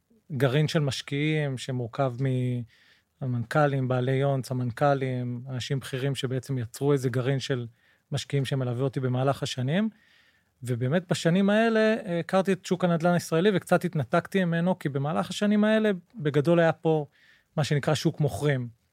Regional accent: Tamrat, Northern District, Israel; also born or lived in Haifa; אני במקור מעמק ישראל, מתמרת. האמת היא שנולדתי בחיפה, אבל הילדות שלי הייתה בתמרת

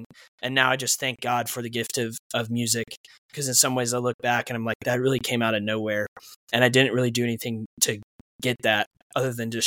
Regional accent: Nashville, Tennessee, United States; So growing up in Nashville, I still love it there.

